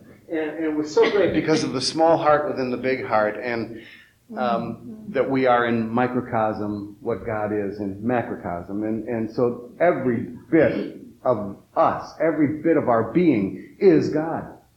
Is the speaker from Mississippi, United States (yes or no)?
no; North Hollywood, California, United States; Well, this is the California way, and I'm from North Hollywood, California.